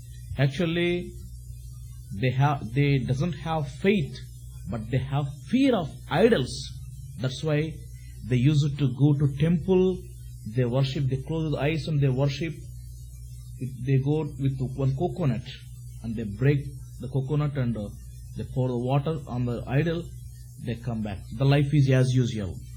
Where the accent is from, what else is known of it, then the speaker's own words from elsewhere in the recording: India; English is a second language; Actually, I came from India.